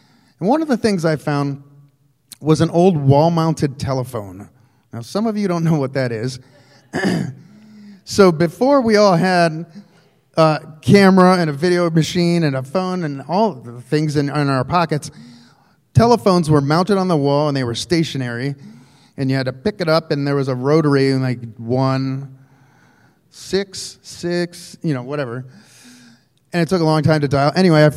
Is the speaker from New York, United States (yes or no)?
no; Akron, Ohio, United States; now in Butte, United States; I'm from Akron, Ohio, originally, and so I love abandoned buildings and rusty shit, and so when I first came to Butte, I was like, oh, this feels a lot like home.